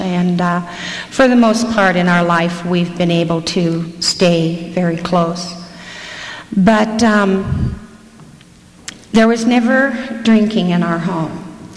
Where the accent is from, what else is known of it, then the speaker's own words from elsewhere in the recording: Missouri, United States; born there; I was born in Missouri and have a lot of family that's still back there, and those are my roots.